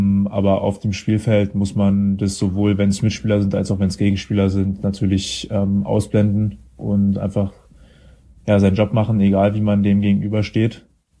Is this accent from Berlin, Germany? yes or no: yes; Berlin, Germany; Zum einen mal ist es natürlich der Verein aus meiner Heimat